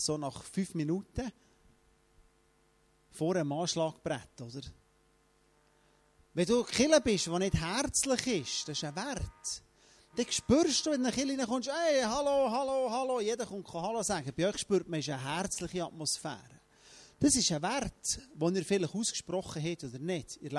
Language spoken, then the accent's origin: German; Frutigen, Bern, Switzerland; Ich komme von Frutigen aus dem Land, wo jeder hat kennt, oder?